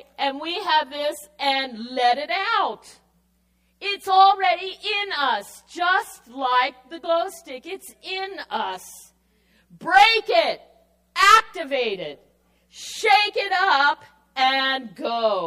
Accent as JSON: {"language": "English", "country": "Jamaica", "said": "I mean, I'm from Jamaica. You know, we might have a few little glow sticks, but this was a whole wall."}